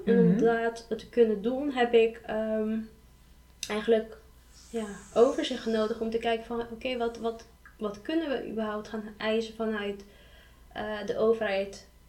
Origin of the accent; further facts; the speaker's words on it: Curaçao; Ja, ik kom dan zelf niet uit Bonaire. Ik kom dan uit Curaçao.